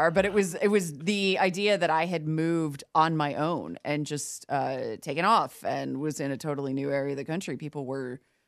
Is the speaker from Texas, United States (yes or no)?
no; Connecticut, United States; now in Nashville, United States; Here I am coming from Connecticut, where Connecticut is very, again, it's very New York City.